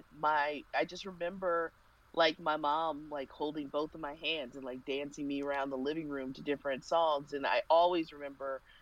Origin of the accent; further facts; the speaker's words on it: Kansas City, Missouri, United States; I grew up in Kansas City, and, you know, they at one time had like dozens upon dozens of record stores